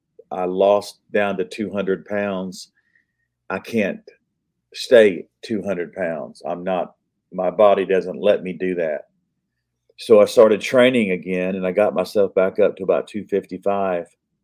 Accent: Ocala, Florida, United States; it's from my hometown of Ocala, Florida.

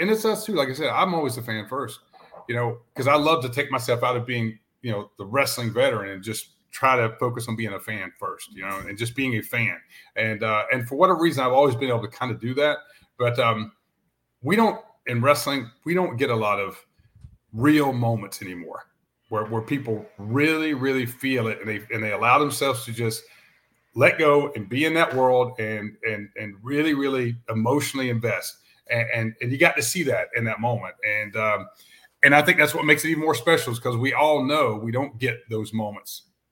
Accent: Brunswick, Georgia, United States; I grew up in Brunswick, Georgia, just above the Florida line, right above Jacksonville.

